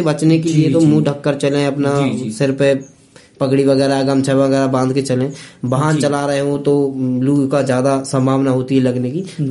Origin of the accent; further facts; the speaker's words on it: Bangaon, India; मैं बनगांव गांव से बिलोंग करता हूं।